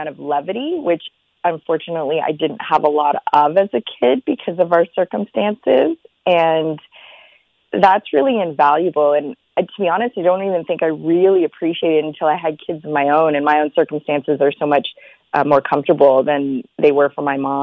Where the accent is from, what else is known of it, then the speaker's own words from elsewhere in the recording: Ottawa, Ontario, Canada; You grow up in Ottawa, there's lots of snow, it's cold, you need a snowsuit.